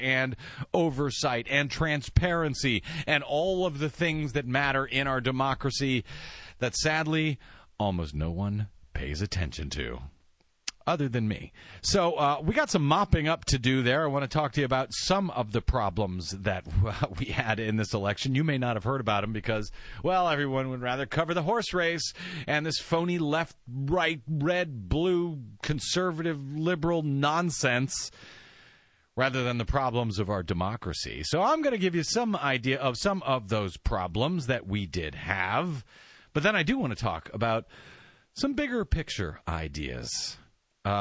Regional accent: Missouri, United States; See, I'm from Missouri, so I can pull that stuff off.

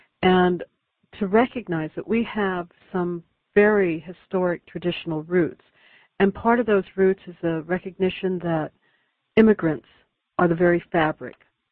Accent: United States; As an American, that appalls me.

